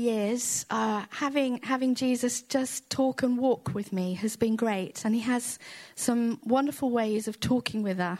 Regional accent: Feckenham, West Midlands, United Kingdom; So I was born and brought up in Feckenham, a little village near here. I have a sister and live there with my mum and dad.

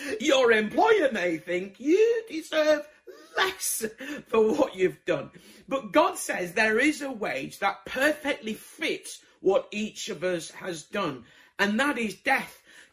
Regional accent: Bradford, Yorkshire and the Humber, United Kingdom; I'm originally from Bradford

